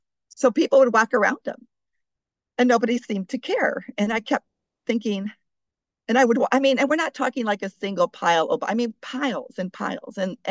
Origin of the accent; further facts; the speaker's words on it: Kansas, United States; now in Anchorage, United States; I come from Kansas. You know, we are a rural state where you move your cattle from one field to another